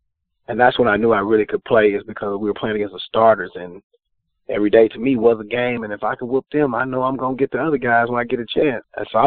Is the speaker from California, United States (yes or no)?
yes; Oakland, California, United States; also born or lived in Texarkana, United States; Well, you know, I was born in Texarkana. I lived there till I was 11 years old, and then I moved to Oakland. So I was raised in Oakland. I went to Skyline High School